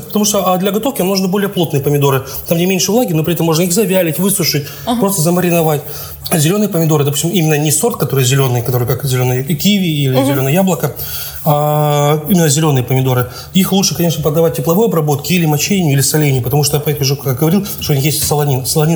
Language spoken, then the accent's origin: Russian; Ukraine; moved away; Ну, я сам родом с Украины.